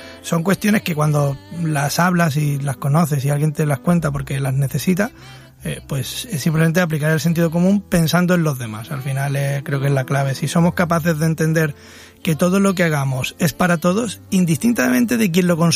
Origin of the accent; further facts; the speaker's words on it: Málaga, Andalusia, Spain; Y para mí, que soy malagueño, más complicado aún